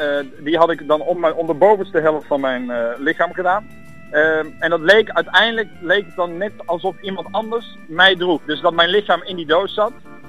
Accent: Breda, North Brabant, Netherlands; Ik kom uit Breda en werk in Café de Bommel

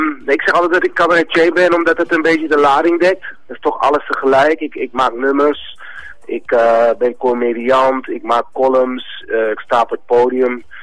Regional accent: Overijssel, Netherlands; ik ben Surinaams, maar ik ben opgegroeid in Twente.

